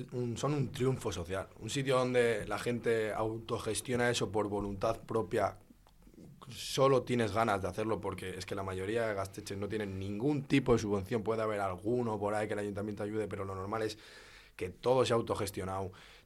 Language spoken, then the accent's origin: Spanish; Basque Country, Spain; porque yo también soy de Ezkerraldea